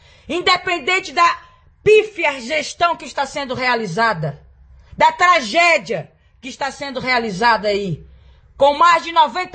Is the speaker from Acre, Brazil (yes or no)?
yes; Cruzeiro do Sul, Acre, Brazil; a minha terra, que eu tenho orgulho de ser cruzeirense. Tenho orgulho de ser do Vale do Juruá.